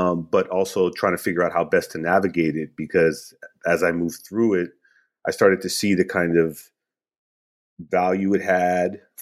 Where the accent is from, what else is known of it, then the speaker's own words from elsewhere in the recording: Los Angeles, California, United States; also born or lived in Peshawar, Pakistan; So we moved to L.A. and growing up in and around L.A., just being shaped by kind of the political moment.